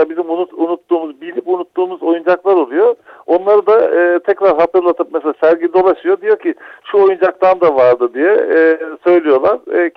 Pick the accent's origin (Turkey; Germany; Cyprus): Turkey; Ödemiş, İzmir; ben Ödemişliyim kendim. Burada doğdum, büyüdüm, burada yaşadım.